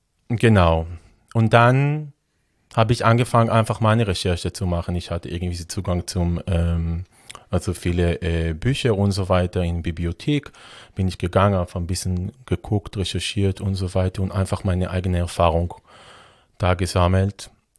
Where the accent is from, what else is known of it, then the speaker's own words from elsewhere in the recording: Rishon LeZion, Central District, Israel; German is a second language; Ja, also ich bin in Israel aufgewachsen, in der Nähe von Tel Aviv.